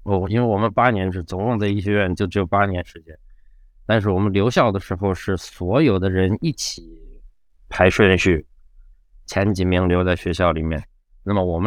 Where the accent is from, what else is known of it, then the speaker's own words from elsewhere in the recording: Xi'an, Shaanxi, China; 因为我本身是西安人，所以我如果不在成都工作，回西安工作也完全可以。